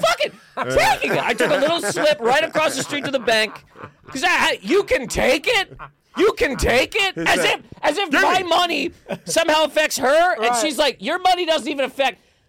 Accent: Nova Scotia, Canada; I'm from Nova Scotia. I'm from a different place.

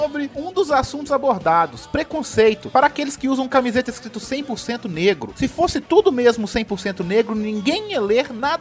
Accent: Minas Gerais, Brazil; Depois eu que sou mineiro aqui, eu falo mineirês.

